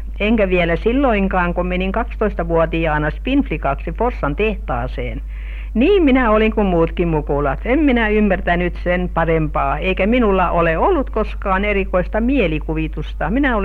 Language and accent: Finnish; Jokioinen, Tavastia Proper, Finland; Hämeestäpä. Minä kotoisin olen. Minulla on tapa sanoa, että olen Jokioisten aatelija, sillä isänin kuului Jokioisten kartanon torppareihin. Hänestä olivat myöskin vanhempani.